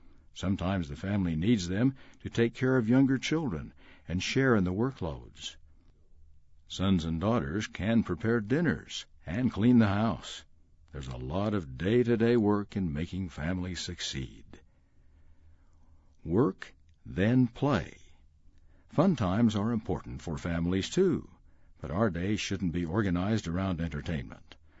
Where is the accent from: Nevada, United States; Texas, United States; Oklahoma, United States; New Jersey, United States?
Nevada, United States; Bunkerville; Growing up in Bunkerville, Nevada, my siblings and I had many chores to do.